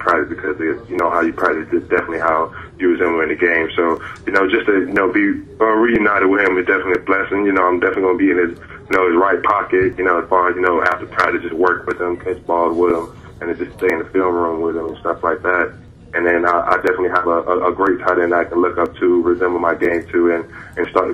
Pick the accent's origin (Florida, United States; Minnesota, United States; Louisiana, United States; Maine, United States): Florida, United States; Tampa; I'm from Tampa, Florida.